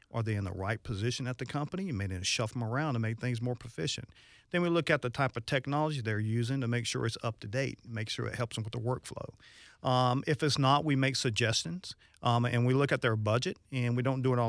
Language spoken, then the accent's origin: English; Athens, Georgia, United States; I'm from Georgia. I grew up in Athens, Georgia.